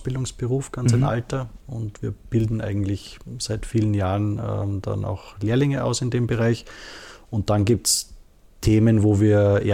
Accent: Salzburg, Austria; Dann hatte natürlich schon Kontakte auch als Salzburger

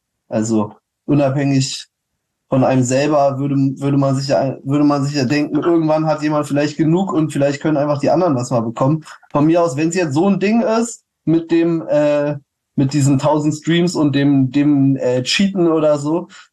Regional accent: Berlin, Germany; Auch als Berliner.

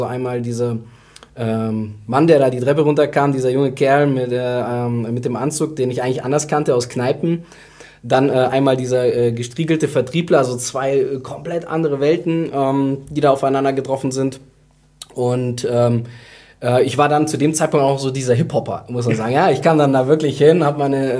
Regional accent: Baden-Württemberg, Germany; now in Düsseldorf, Germany; 2014 vom Schwarzwald, also ich komme ursprünglich aus dem Süden, bin dann eben in Schwarzwald, vom Schwarzwald nach Düsseldorf im Ursprung gezogen

